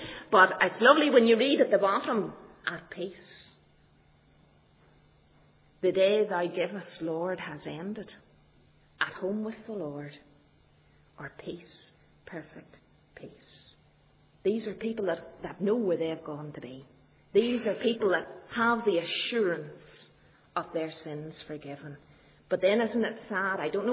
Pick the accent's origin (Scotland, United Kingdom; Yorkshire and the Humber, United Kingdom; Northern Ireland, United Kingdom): Northern Ireland, United Kingdom; Armagh; I'm coming from Armagh. We do have two cathedrals in our city.